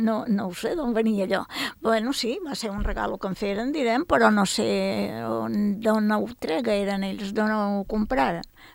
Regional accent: La Mola, Balearic Islands, Spain; now in Sant Francesc Xavier, Spain; Jo, clar, jo havia nascut a la Mola, jo som de la Mola, direm, sí, el que passa que quan me vaig casar, visc a San Fernando

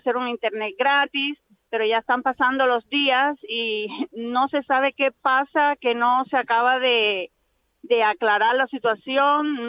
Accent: Cuba; born there; los cubanos que están allí, a la familia, a los compatriotas, a los amigos, a mi pueblo que me vio nacer, hombre, a mis raíces

